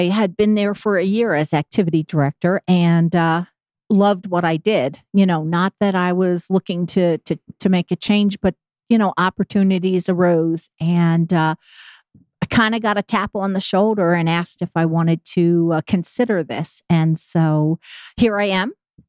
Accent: New Jersey, United States; also born or lived in Chicago; now in Atlanta, United States; No, I'm not a Southerner. Typically, moved here from the north, from New Jersey area.

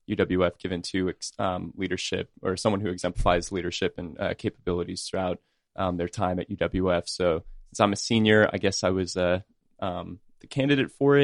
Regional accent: Viera, Florida, United States; No, I grew up in Brevard County, Florida. So Vieira, a little town, probably never heard of it, but I grew up there.

